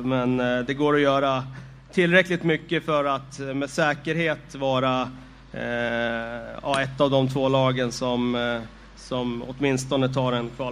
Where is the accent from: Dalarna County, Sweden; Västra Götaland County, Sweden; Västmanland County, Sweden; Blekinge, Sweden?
Västmanland County, Sweden; Västerås; Jag är ju från Västerås och jublar givetvis över att den här ökenvandringen för Västerås fotbollen nu förmodligen är över.